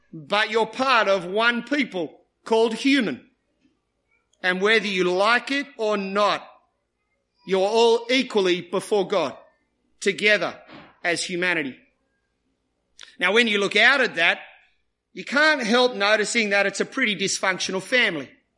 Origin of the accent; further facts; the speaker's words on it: Maroubra, New South Wales, Australia; When I was growing up in Maroubra